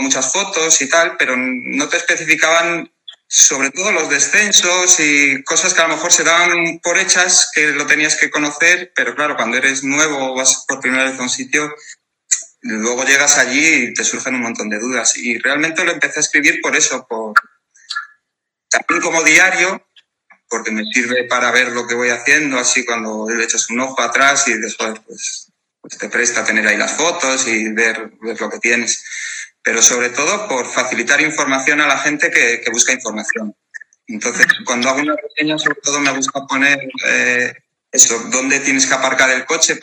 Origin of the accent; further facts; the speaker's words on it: Benavente, Castile and León, Spain; Yo no soy de este pueblo, yo soy de Benavente, pero llevo aquí viviendo ya 12 años.